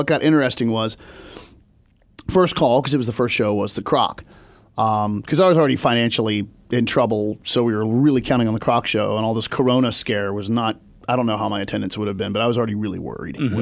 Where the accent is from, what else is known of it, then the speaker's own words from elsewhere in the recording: Seattle, Washington, United States; I'm from Seattle.